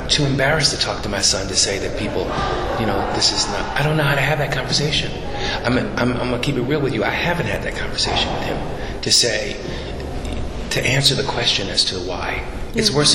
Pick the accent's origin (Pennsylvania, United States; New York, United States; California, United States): Pennsylvania, United States; Philadelphia; Philadelphia.